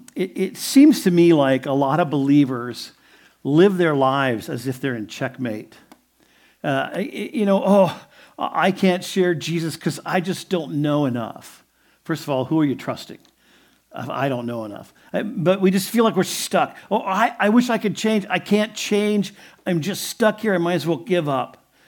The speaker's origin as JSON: {"language": "English", "region": "Ohio", "country": "United States", "said": "And I'm from Ohio, so I really appreciate that."}